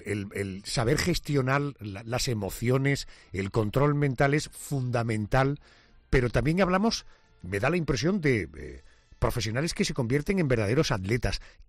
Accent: Spain; Yo soy español, señor.

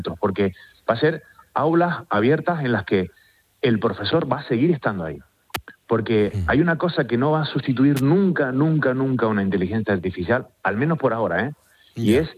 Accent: Canary Islands, Spain; Sí, soy canario y sí.

